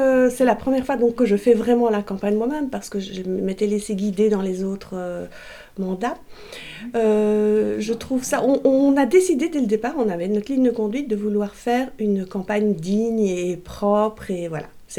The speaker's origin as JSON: {"language": "French", "country": "Belgium", "lives_now": "France", "said": "je suis arrivée en 2001 dans le Diois, que je suis belge d'origine, là je suis maintenant française"}